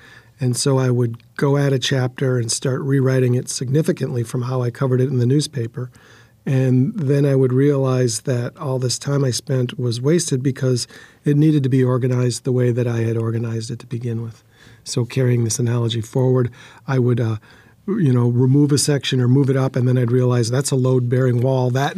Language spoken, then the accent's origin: English; Green Bay, Wisconsin, United States; Well, I grew up in Green Bay, Wisconsin, not far from the banks of the Fox River, which is one of the most heavily industrialized rivers anywhere.